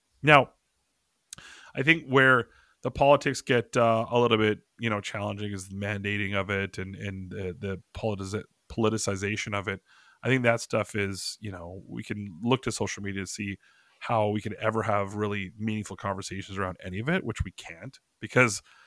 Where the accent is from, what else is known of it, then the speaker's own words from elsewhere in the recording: British Columbia, Canada; friends of mine back home in Canada about what it means to me. You know, we grew up in British Columbia, right outside of Vancouver.